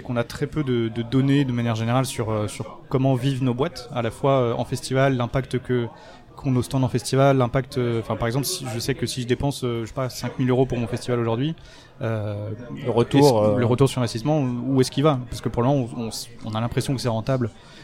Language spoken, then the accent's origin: French; Lyon, Auvergne-Rhône-Alpes, France; moi je viens de Lyon, donc c'était la région lyonnaise, en gros, Romans, etc.